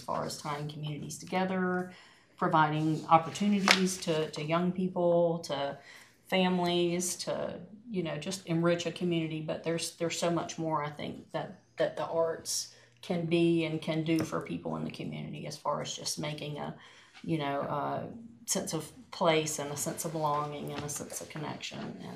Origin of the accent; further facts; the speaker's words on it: Georgia, United States; now in Utah, United States; it's strongly apparent that I'm not a native Utahan. I'm from Georgia. I've lived here for 2 years